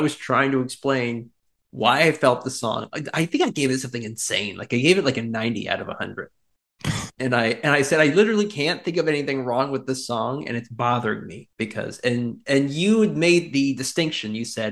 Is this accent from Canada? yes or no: no; Lancaster, United States; I like randomly was thinking of like growing up in Lancaster, like when we were kids, like they used to have on the local, like on Channel 3.